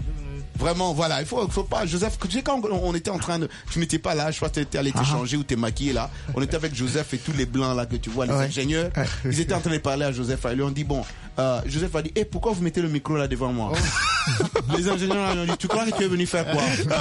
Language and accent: French; DR Congo; now in United States; Tu sais que j'ai vécu dans ce pays, maintenant, presque 30 ans maintenant. Et ça faisait 28 ans que j'étais pas rentré dans mon pays d'origine, la RDC.